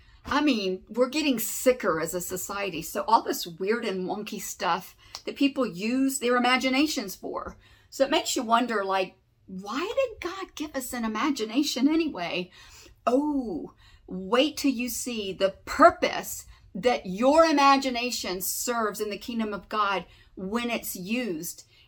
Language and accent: English; the South, United States; Because I'm from the South anyway. What do I know about snow skiing?